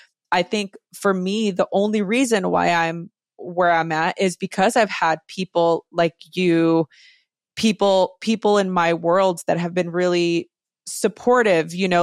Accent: Los Angeles, California, United States; my story growing up in East LA, you know, in a gang riddled environment

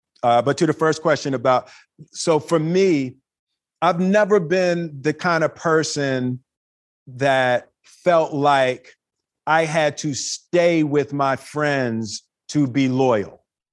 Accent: Philadelphia, Pennsylvania, United States; We gravitated to each other, growing up in Philly.

